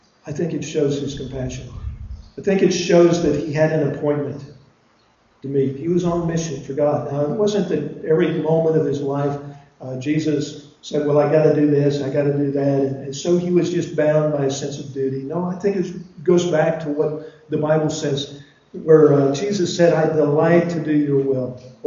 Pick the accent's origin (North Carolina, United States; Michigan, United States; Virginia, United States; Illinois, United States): Illinois, United States; We're from Illinois, back in on the mainland.